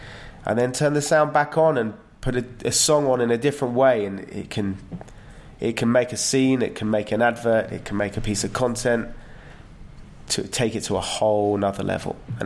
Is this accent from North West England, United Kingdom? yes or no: no; London, United Kingdom; I was born in London, as you said, born and bred.